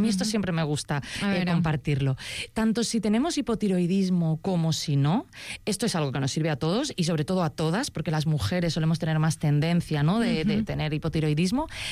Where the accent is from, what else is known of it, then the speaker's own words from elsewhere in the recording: Málaga, Andalusia, Spain; yo por ejemplo que soy malagueña, ¿no? De origen malagueña